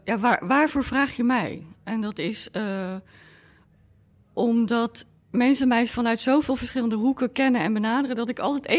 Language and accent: Dutch; The Hague, South Holland, Netherlands; ik ben opgegroeid in Den Haag, in Molenwijk.